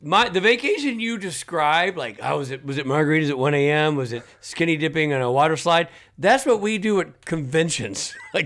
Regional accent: East Coast, United States; growing up in the Atlantic side of the United States, the Pacific is still real freaking cold to me, man.

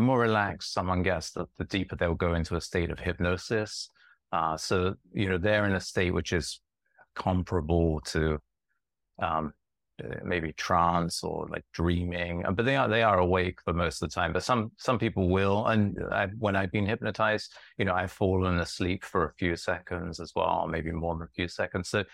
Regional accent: United Kingdom; And you're in Britain, and I grew up in Great Britain.

